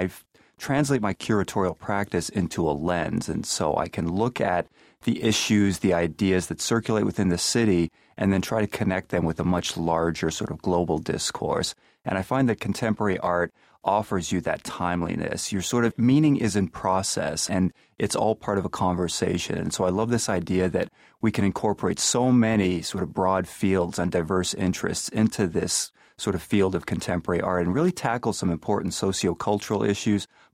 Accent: Toronto, Ontario, Canada; I'm from Toronto, Canada, originally. I did my undergraduate at the University of Toronto, then left and did my master's at Bard College in upstate New York in Annandale and Hudson, but then soon after went back across the border and curated in Winnipeg

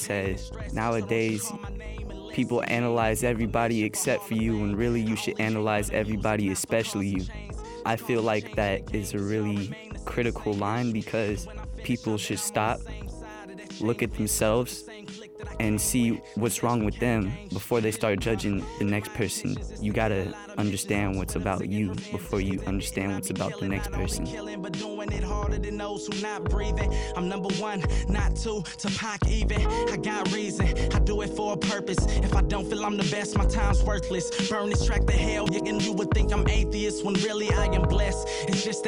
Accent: San Francisco, California, United States; I hail from San Francisco, California

